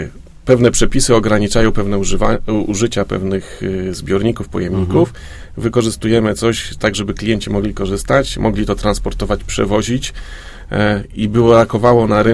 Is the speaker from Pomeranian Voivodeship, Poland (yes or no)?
yes; Gdańsk, Pomeranian Voivodeship, Poland; born there; now in Leszno, Poland; Ja jestem gdańszczaninem z urodzenia, ale ściągnęła mnie tutaj moja małżonka, leszczynianka.